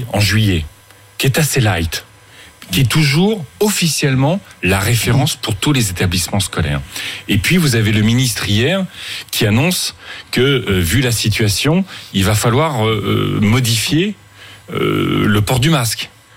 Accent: France; Franchement, on est français

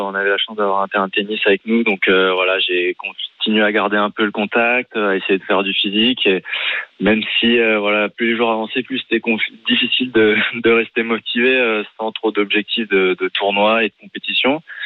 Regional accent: Saint-Maur-des-Fossés, Île-de-France, France; j'ai cherché Saint-Maur-des-Fossés, en région parisienne

